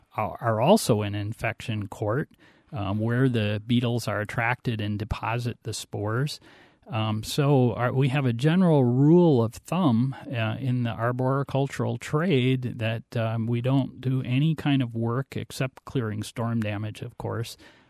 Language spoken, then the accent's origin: English; Milwaukee, Wisconsin, United States; And I grew up in Milwaukee, and I think that Milwaukee, the city, and the county with their parks are one of the reasons why I got interested in trees.